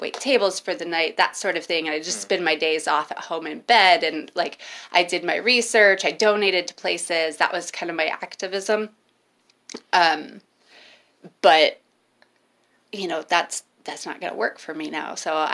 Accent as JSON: {"language": "English", "town": "Leroy", "region": "Illinois", "country": "United States", "tie": "born or raised there", "also_born_or_lived": "Bloomington-Normal / Peoria", "said": "I was born and raised in Leroy, Illinois. I lived in Bloomington Normal for a little bit. I lived in Peoria for a while."}